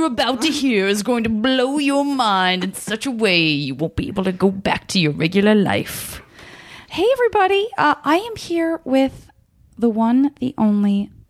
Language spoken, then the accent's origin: English; Arizona, United States; You know, I'm from Arizona.